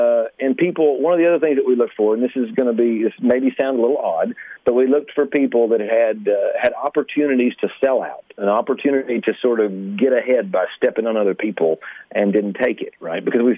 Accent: Tennessee, United States; I'm from Northeast Tennessee, and it's a really Republican area, really Republican.

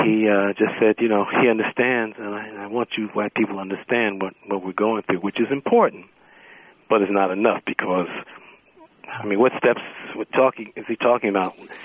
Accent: United States; I mean, as a patriot, as an American, I have that responsibility.

